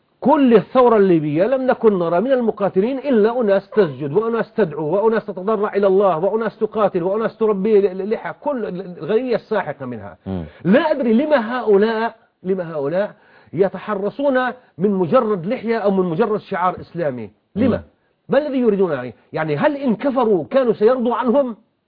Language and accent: Arabic; Palestine; فأنا أقول لهم أنا فلسطيني ونحن من أكثر من 90 عام ونحن نركض وراء الرأي العام